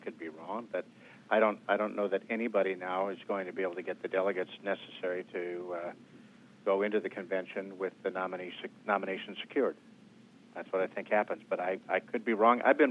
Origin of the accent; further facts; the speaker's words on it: Wisconsin, United States; My home state of Wisconsin hasn't voted yet, and that's coming up on April 5th